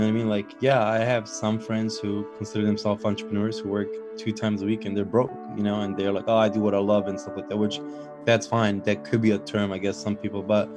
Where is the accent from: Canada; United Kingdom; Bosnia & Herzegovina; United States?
Bosnia & Herzegovina; I'm originally from Bosnia, which is in Europe. I grew up just like any other kid.